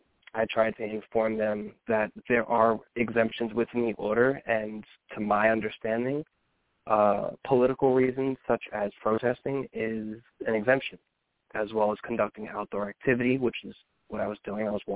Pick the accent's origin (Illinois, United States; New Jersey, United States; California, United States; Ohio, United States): New Jersey, United States; Jersey City; I'm originally from Hudson County, New Jersey, Jersey City. I moved to Hunterdon County, New Jersey, about 5 years ago